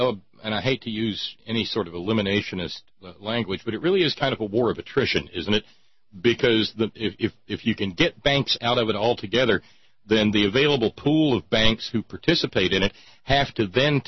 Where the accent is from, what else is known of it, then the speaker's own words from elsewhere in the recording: Appalachia, United States; as long as Appalachian people or people who are poisoned by coal-fired power plants, as long as we are distant people, forgettable people, invisible people